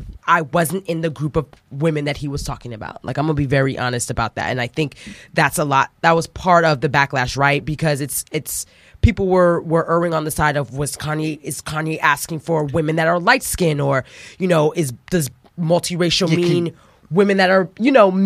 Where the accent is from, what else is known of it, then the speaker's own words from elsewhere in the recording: Trinidad & Tobago; I'm going to put down that I'm West Indian or from Trinidad and Tobago and American.